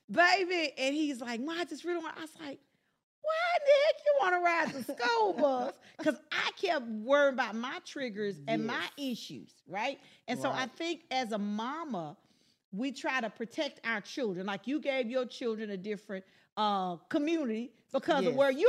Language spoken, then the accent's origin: English; Memphis, Tennessee, United States; I grew up in North Memphis. We didn't have a lot. We had nothing. I mean, we were poor, right?